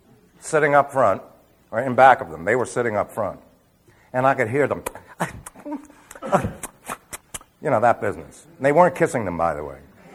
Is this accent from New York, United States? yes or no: yes; New York City, New York, United States; born there; I was born in New York City, so you know where I originally came from.